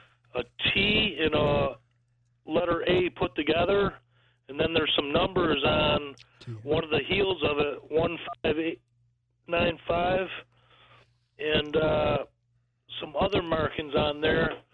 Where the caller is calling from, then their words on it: Pownal, Vermont, United States; I'm calling from Vermerica in Pownall, Vermont.